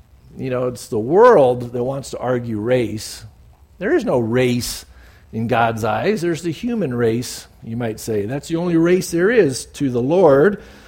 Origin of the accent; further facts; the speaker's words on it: San Diego, California, United States; growing up in San Diego, you couldn't wait to get that first sunburn so you could start tanning.